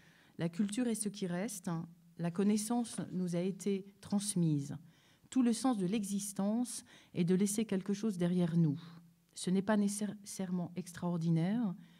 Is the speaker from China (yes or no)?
no; Paris, Île-de-France, France; born there; ce qui fait ma vie ici en France, où je suis née, à Paris.